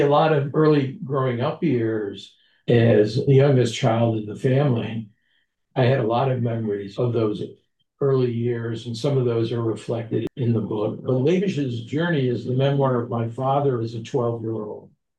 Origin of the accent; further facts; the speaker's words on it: Rochester, New York, United States; when I was a child of 6 years old growing up in Rochester, New York, and it was Christmas time. And of course, we did not celebrate Christmas at our home. We celebrated Hanukkah.